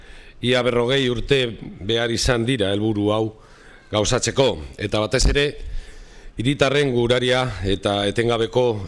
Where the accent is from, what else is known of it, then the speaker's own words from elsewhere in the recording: Portugalete, Basque Country, Spain; Primero por venir a mi pueblo, a Portugalete, donde siempre es un placer volver